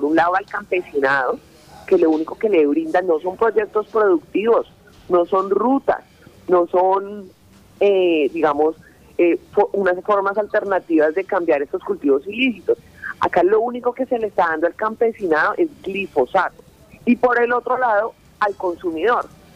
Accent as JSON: {"language": "Spanish", "country": "Colombia", "said": "como ciudadana, como colombiana, defender el medio ambiente de todo el país."}